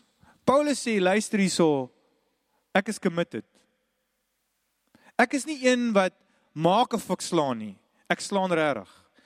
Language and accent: Afrikaans; England, United Kingdom; Afrikaans is a second language; waar ek vandaan kom in Engeland